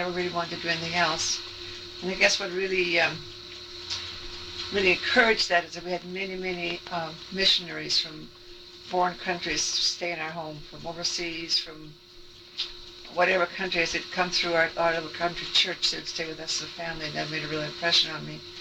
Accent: Alberta, Canada; I grew up in Western Canada, Alberta, on a farm. My father was a homesteader. My great-grandparents and my grandparents came from Ukraine in the early 1900s

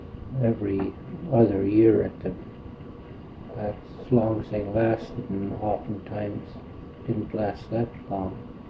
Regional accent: Cordova, Alaska, United States; I was born and raised in Cordova.

